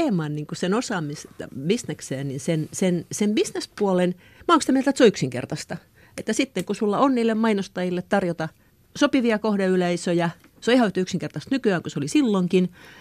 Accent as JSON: {"language": "Finnish", "town": "Helsinki", "region": "Uusimaa", "country": "Finland", "said": "mä olen Helsingistä, että … Helsingistä"}